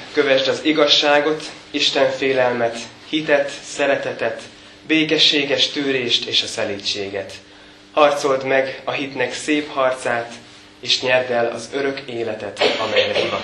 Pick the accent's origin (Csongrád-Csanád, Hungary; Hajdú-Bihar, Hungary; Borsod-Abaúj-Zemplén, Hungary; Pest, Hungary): Borsod-Abaúj-Zemplén, Hungary; Miskolc; és Miskolcról származom. Ott születtem, és 18 évig sokat is voltam ott. Azután elkerültem onnan.